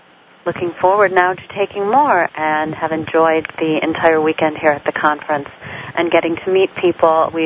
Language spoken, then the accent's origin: English; Cleveland, Ohio, United States; Hi, everybody. I'm from Cleveland, Ohio.